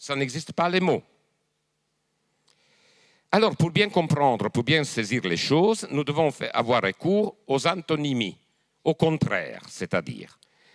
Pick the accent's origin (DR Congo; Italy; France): France; moi en tant que français